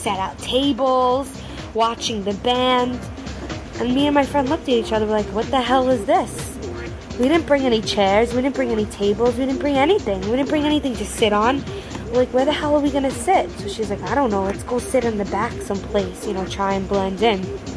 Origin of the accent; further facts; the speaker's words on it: Brooklyn, New York, United States; And I said, what do I know? I'm from Brooklyn. I felt like I was in Alabama.